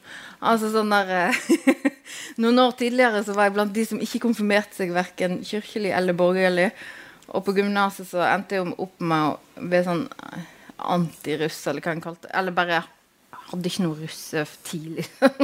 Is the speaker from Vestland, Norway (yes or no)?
yes; Granvin, Vestland, Norway; moved away; Og den der flyttingen har jo vært påtenkt siden jeg flyttet ifra Granvin omtrent egentlig. Og da tenkte jeg alltid at jeg skulle komme hjem